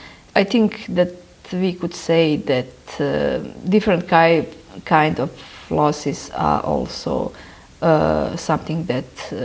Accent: Bosnia & Herzegovina; English is a second language; also born or lived in Yugoslavia; I'm 42 years old and I was born in Yugoslavia and lived 12 years in that country, and after that I live in Bosnia

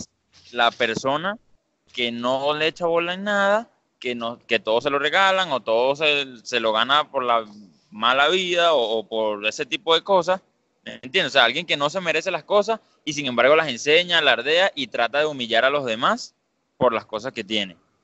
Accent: Venezuela; En nuestro caso, que somos venezolanos

